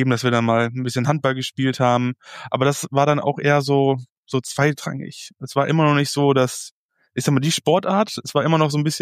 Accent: Nettelstedt, North Rhine-Westphalia, Germany; Ich bin gebürtiger Nettelstädter. Ich habe da, ich sag mal, von 0 bis, ich glaube, 22 Jahren in Nettelstedt gewohnt, gelebt. Ich bin zur Schule gegangen dort, zur Grundschule.

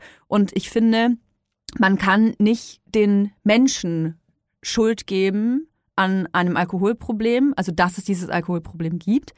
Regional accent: Bavaria, Germany; ich komme aus Bayern, ne? Franken besser gesagt.

